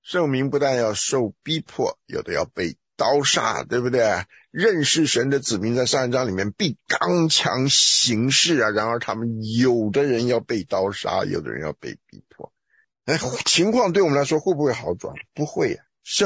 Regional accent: Taiwan; 就像我们台湾人拜菩萨一样，

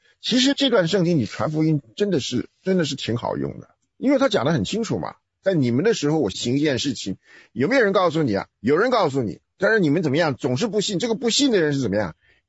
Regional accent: Taiwan; 这就我这个从台湾来的人讲这种反动的话

